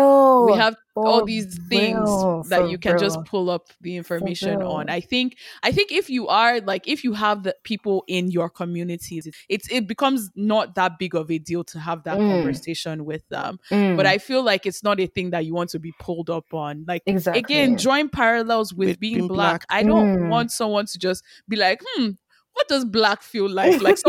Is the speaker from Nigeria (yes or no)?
yes; Nigeria; my experience growing up in Nigeria